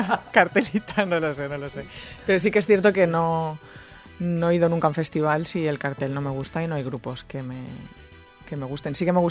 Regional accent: Burriana, Valencian Community, Spain; En Burriana, mi pueblo, Burriana la Teua Mar, Burriana Bonica.

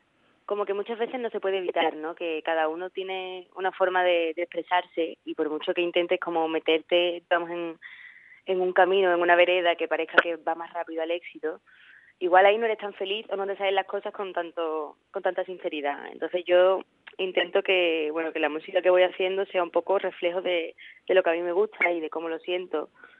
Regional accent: Seville, Andalusia, Spain; Sí, yo soy de Sevilla.

